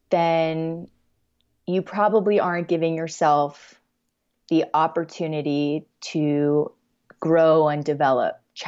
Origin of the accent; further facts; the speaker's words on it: Florida, United States; I didn't realize I'm from Florida originally. So everything's flat.